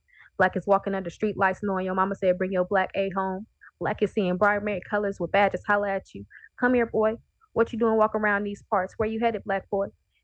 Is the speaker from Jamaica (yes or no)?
no; Decatur, United States; Growing up in Decatur, you see a lot of kids going missing and childhood friends going missing and people just disappearing.